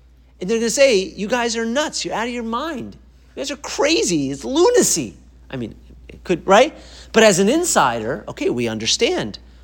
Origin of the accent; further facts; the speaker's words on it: Boston, Massachusetts, United States; I grew up in Boston. I'm supposed to be elite and snobby like that.